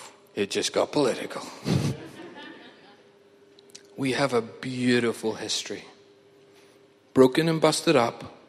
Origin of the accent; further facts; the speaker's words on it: Ballymena, Northern Ireland, United Kingdom; but I didn't grow up here. I grew up in Ballymena. It's God's country.